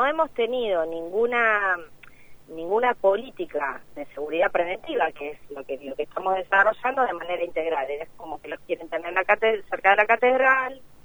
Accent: La Plata, Buenos Aires Province, Argentina; en mi caso, que siendo platense, tomé la decisión de que puedan actuar las fuerzas acá.

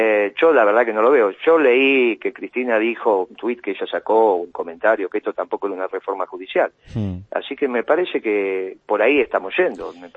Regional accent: Argentina

